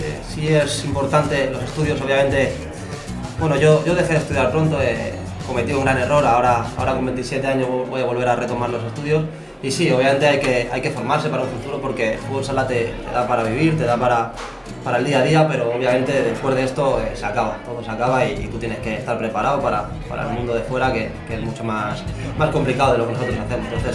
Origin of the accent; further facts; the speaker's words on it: Madrid, Community of Madrid, Spain; moved away as an adult; now in Murcia, Spain; yo en mi caso salgo con 18 años, dirección Cartagena, aunque sea soy de Madrid, y pasadas tres temporadas allí en Cartagena, me llega la oportunidad de poder venir aquí a Murcia